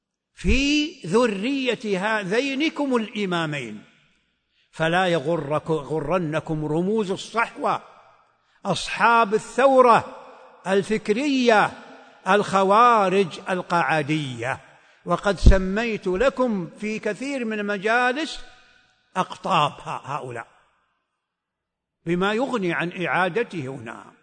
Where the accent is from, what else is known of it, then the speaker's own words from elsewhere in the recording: Saudi Arabia; أبناء بلدي المملكة العربية السعودية أرض الحرمين وما جاورها